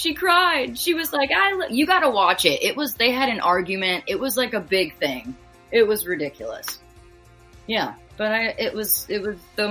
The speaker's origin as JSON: {"language": "English", "region": "New Jersey", "country": "United States", "said": "So I'm from South Jersey. Yeah. So I was just playing at little bars around South Jersey, getting paid under the table."}